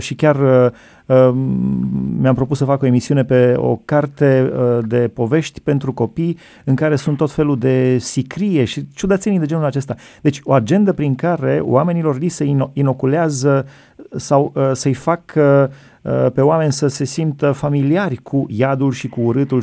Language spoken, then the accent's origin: Romanian; Alba Iulia, Alba County, Romania; Eu am crescut la Alba Iulia și la casă și nu erau garduri între vecini